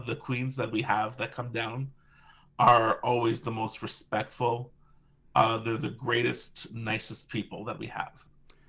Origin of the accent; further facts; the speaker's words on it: Canada; that's the thing about being Canadian.